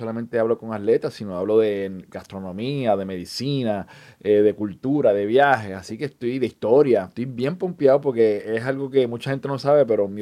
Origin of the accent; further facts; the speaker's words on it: Loíza, Puerto Rico; Yo soy de Loíza, entonces mis primos hacían todo eso.